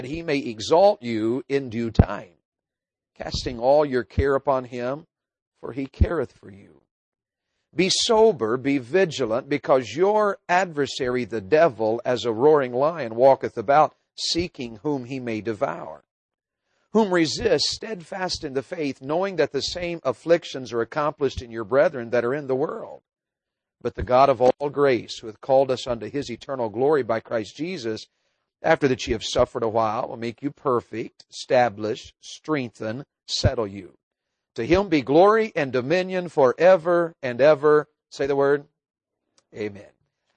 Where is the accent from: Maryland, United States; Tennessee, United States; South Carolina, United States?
Tennessee, United States; I grew up in East Tennessee in the mountains, and my family, my dad's side of the family in particular are mountain people in every sense of the word